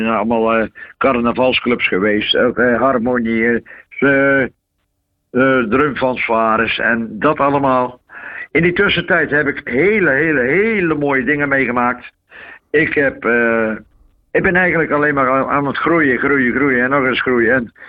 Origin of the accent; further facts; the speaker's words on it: 's-Hertogenbosch, North Brabant, Netherlands; Ik kom uit Den Bosch. Voor jullie, 's-Hertogenbosch natuurlijk. En ja, geboren en getogen Bossenaar.